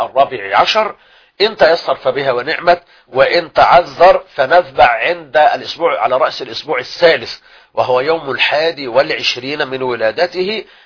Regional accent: Egypt

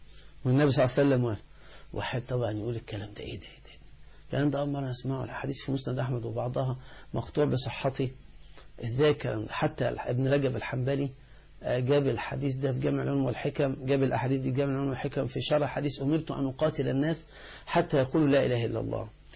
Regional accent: Upper Egypt, Egypt; والمثل ده عندنا في الصعيد بيقولوا كده

